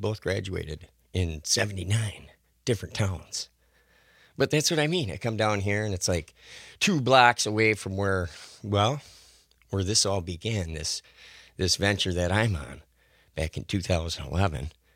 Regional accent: Stoughton, United States; Meanwhile, in my hometown, Stoughton, still, you know, the fight is on to try and save the river

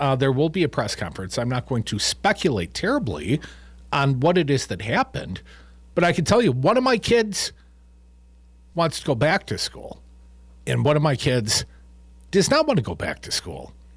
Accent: Madison, Wisconsin, United States; I live in the upper Midwest. I grew up in Madison, Wisconsin.

